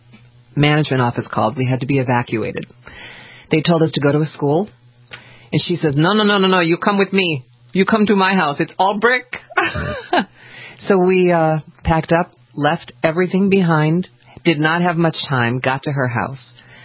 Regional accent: New York, United States; I said, what do you mean, uh-oh? I'm from New York. What does this mean?

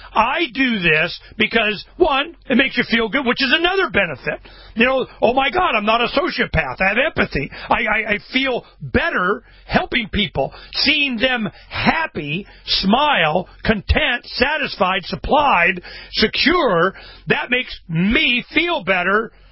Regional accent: Arizona, United States; also born or lived in Florida; You know, I'm from Florida and Arizona. Grew up, you know, all my adult life, you know, since 12, you know, in Arizona. So I'm used to it.

